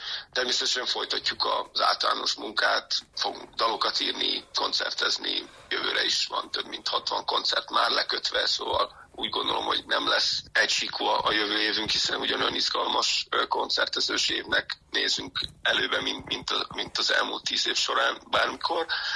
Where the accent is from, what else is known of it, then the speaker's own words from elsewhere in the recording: Gheorgheni, Harghita, Romania; Szerencsére gyergyóiként ugye hosszabb időszakra kivetítve éljük meg.